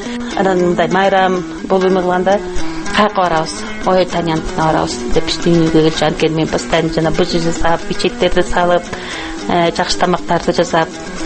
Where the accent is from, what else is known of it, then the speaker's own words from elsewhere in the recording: At-Bashy, Naryn Region, Kyrgyzstan; Ээрим элим ат башчы деп айтам.